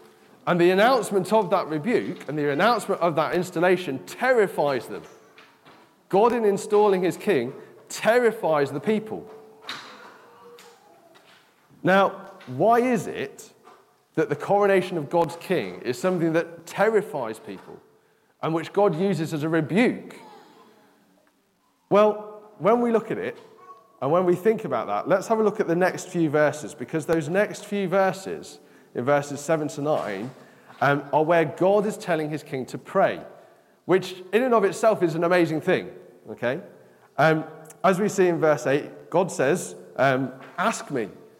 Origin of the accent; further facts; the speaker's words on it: United Kingdom; I like being a Brit.